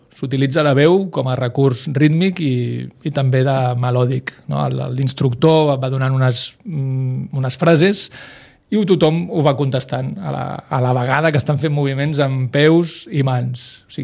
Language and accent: Catalan; Sitges, Catalonia, Spain; em venia molt de gust portar-ho a Sitges, al meu poble.